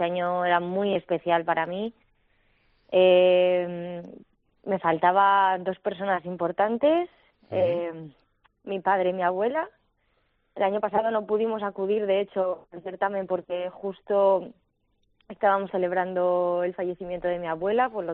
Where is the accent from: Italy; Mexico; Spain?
Spain; Tudela, Navarre; para mí, Tudela es un concurso bastante importante, es mi tierra, mi ciudad, y eso incrementa los nervios.